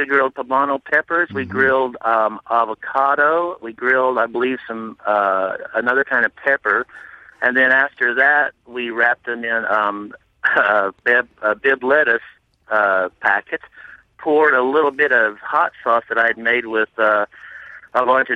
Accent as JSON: {"language": "English", "town": "Vincennes", "region": "Indiana", "country": "United States", "tie": "born or raised there", "said": "I did it in my hometown up in southwestern Indiana"}